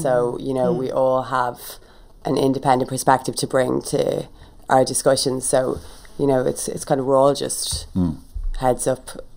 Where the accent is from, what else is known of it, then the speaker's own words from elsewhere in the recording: Kildare, Leinster, Ireland; growing up … it's quite unusual. And we're from Kildare.